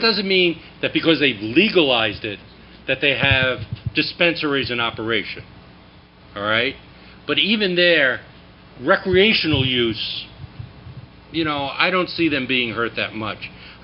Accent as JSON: {"language": "English", "region": "New Hampshire", "country": "United States"}